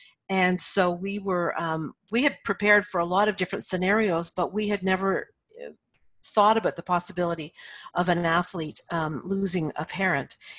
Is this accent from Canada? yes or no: yes; Canada; Sylvie dealt with what the Olympic Committee needed to do, and as a Canadian athlete, and we prepared to make a statement that morning